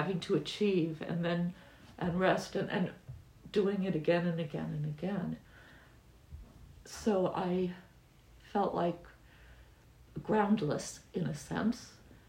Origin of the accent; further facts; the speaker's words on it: Ohio, United States; I come from Ohio, very conservative area, Christian family, and didn't really know anything about religions outside of mine.